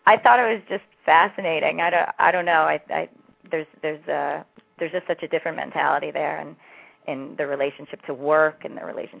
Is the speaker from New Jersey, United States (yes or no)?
yes; New Jersey, United States; You know, I grew up in New Jersey, and so there was just an immediate reaction to their time and place.